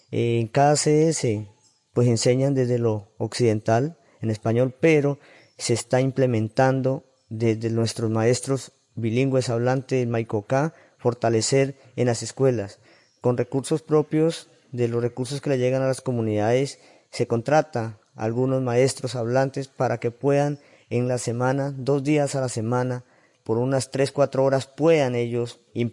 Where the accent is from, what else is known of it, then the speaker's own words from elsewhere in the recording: Putumayo, Colombia; somos Siobaín, gente de Chagra. Somos un pueblo indígena originario desde la Amazonía colombiana, desde el departamento del Putumayo. Somos pueblo ancestral de fronteras con el Ecuador, Perú, donde nos encontramos ubicados por la ribera del río Putumayo.